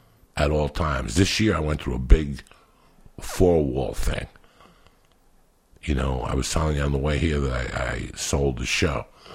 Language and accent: English; United States; As an American, as a human being, I cannot judge Duncan for what he did in 1982.